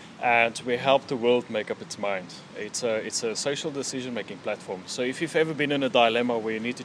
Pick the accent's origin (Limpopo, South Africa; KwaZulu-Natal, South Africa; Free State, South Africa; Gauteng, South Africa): Free State, South Africa; Welkom; Welkom. Near Bloemfontein.